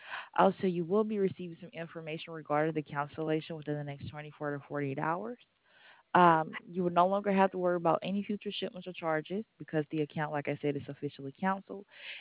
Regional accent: Alabama, United States; Actually, I'm from Alabama.

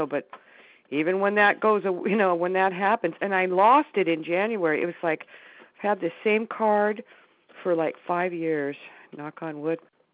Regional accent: Everett, Washington, United States; I'm a client from Washington State, Everett, Washington.

